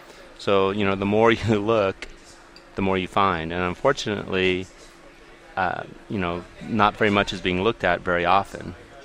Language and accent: English; California, United States; I come from California, and I know growing up in the Sierra Nevada, every summer you could do that too when I was growing up